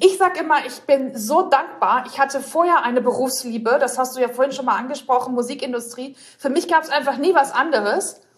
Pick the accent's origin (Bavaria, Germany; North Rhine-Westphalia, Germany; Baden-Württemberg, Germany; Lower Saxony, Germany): North Rhine-Westphalia, Germany; Bochum; dass ich aus dem Ruhrgebiet komme und als Bochumer Mädchen aufgewachsen bin in einer sehr rauen Umgebung.